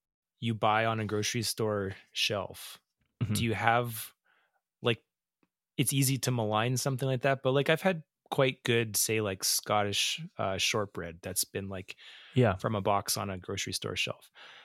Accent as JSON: {"language": "English", "town": "Calgary", "region": "Alberta", "country": "Canada", "tie": "born or raised there", "said": "on the street that I grew up on in Calgary and where my folks still live."}